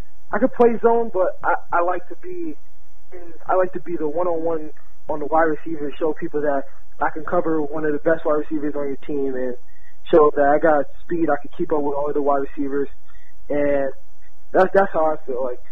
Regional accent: New Jersey, United States; The reason I say that is because I'm from New Jersey. I always got to represent New Jersey.

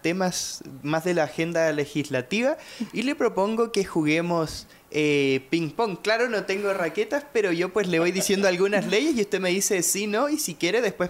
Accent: Chile; Como chileno, confirmo.

